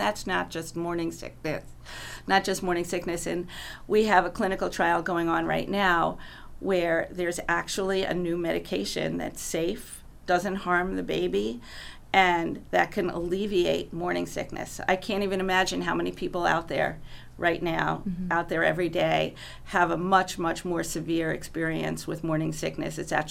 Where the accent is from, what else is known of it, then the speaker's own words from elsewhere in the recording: Buffalo, New York, United States; You don't say Amherst. You don't say Cheektowaga. You always say, I come from Buffalo.